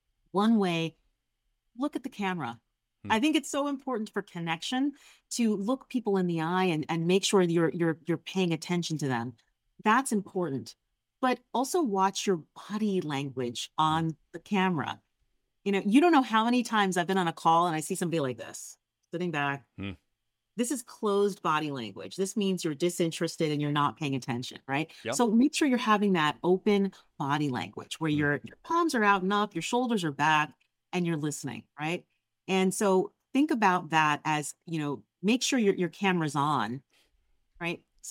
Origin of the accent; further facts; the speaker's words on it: New Jersey, United States; You know, one of the things, I'm from Jersey. All right. So I talk with my hands.